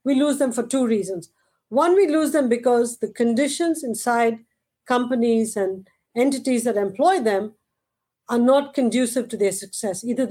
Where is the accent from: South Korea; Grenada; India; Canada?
India; now in United States; Because when I was growing up in India